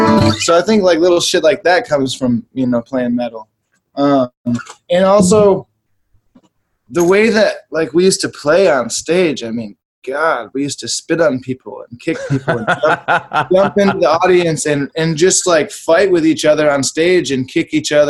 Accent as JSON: {"language": "English", "town": "Ionia", "region": "Michigan", "country": "United States", "tie": "born or raised there", "said": "I grew up in Ionia, you know, a little prison town."}